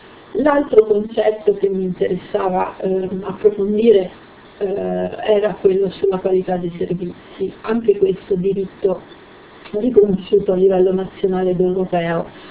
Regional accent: Rome, Lazio, Italy; io sono di Roma, se nessuno si sente offeso

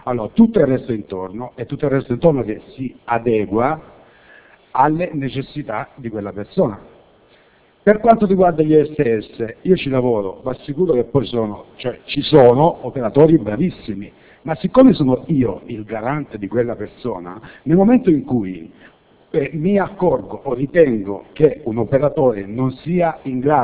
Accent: Florence, Tuscany, Italy; vengo da Firenze.

